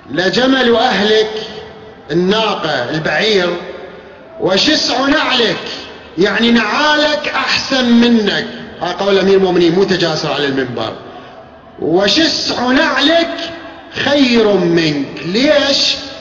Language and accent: Arabic; Iraq; مع الأسف الرائج عندنا بالعراق